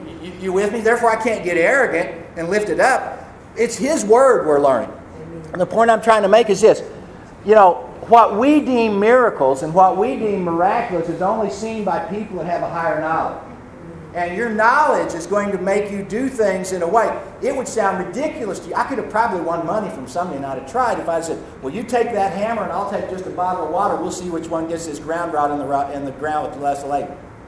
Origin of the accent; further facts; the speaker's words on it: Missouri, United States; then I'm from Missouri, you know, you got to show me.